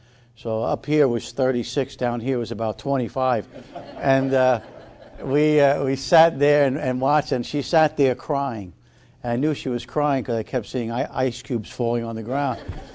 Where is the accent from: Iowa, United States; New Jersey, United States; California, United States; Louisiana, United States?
New Jersey, United States; Jersey City; now in Florida, United States; I have a friend of mine, a guy that I grew up with in Jersey City, New Jersey. Some of you may refer to it as the Holy Land